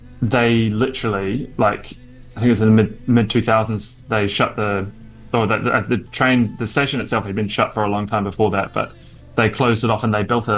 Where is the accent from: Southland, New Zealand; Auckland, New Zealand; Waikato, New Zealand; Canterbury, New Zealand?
Waikato, New Zealand; Hamilton; Yeah, in Hamilton, in New Zealand.